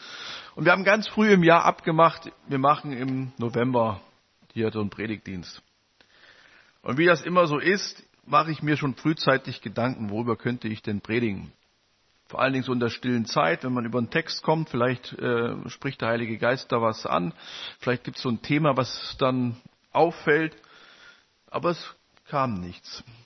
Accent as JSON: {"language": "German", "region": "Thuringia", "country": "Germany", "tie": "born or raised there", "said": "ich habe gesagt, ich bin in Ostthüringen aufgewachsen."}